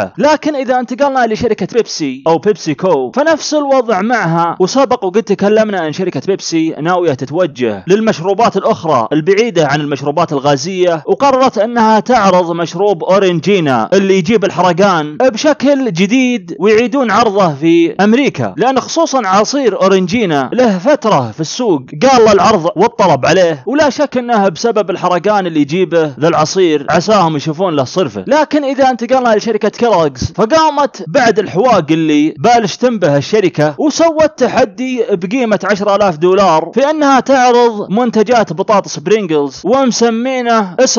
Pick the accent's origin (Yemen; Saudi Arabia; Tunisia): Saudi Arabia; ونبدأ بالمحلية عندنا في المملكة العربية السعودية